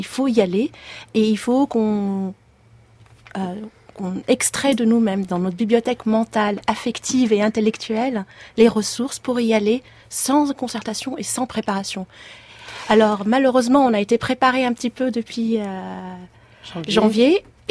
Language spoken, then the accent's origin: French; Beirut, Beirut Governorate, Lebanon; J'ai grandi à Beyrouth, mon enfance et mon adolescence. J'étais à l'école française, d'un milieu relativement privilégié.